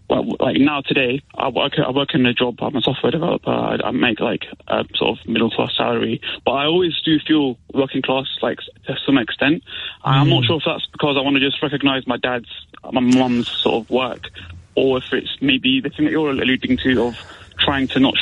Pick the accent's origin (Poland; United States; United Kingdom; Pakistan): Pakistan; moved away; my family are immigrants. We came to this country from Pakistan.